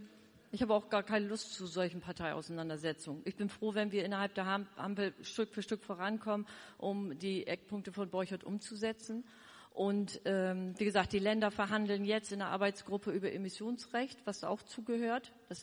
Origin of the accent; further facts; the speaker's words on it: Northern Germany, Germany; ich komme aus Norddeutschland